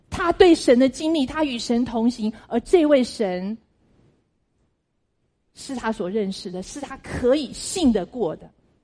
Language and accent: Chinese; China; 我们中国人呢，觉得一个人好死，这是他的一个福，对不对？